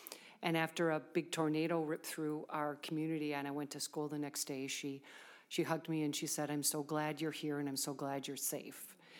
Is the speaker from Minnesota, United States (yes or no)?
yes; Minnesota, United States; I grew up in Western Carver County. I went to school at Norwood Young America Independent School District 108.